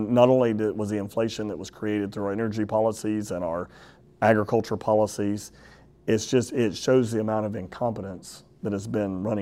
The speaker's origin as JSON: {"language": "English", "region": "Florida", "country": "United States", "tie": "born or raised there", "said": "Well, I think, you know, growing up in East Pasco County and seeing what our water wars were like in Pasco County"}